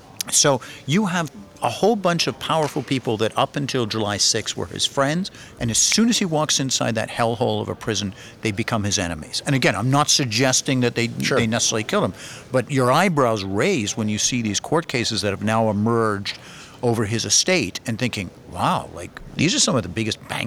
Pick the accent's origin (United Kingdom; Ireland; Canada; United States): Canada; I'm a Canadian.